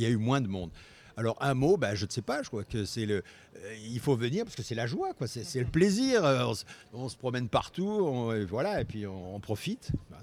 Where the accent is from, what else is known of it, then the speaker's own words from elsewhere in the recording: Paris, Île-de-France, France; mais moi, je viens de Paris, voilà, c'est tout à fait différent.